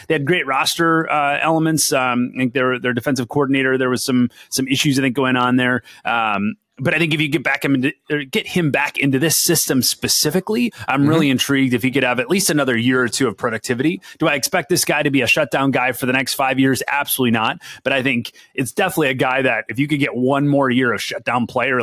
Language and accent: English; Minnesota, United States; His mom is from my hometown here in Minnesota.